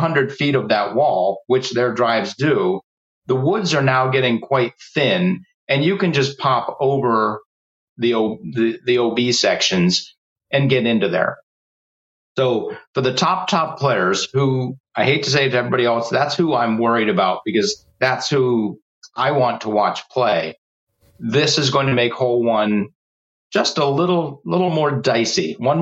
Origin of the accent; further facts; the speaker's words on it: Pittsburgh, Pennsylvania, United States; I'm from Pittsburgh. I've watched minor league baseball my whole life.